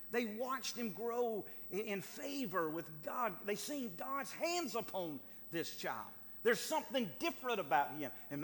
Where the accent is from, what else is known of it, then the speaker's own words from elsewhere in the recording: South Carolina, United States; Our family and I, we moved away from South Carolina, and it's always good to go back and visit from time to time.